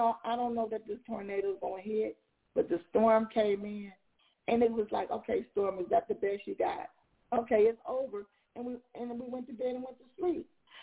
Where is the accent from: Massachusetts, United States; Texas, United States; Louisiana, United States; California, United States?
California, United States; also born or lived in Tulsa, Oklahoma; Now, we're from California, and I did live in Oklahoma, Tulsa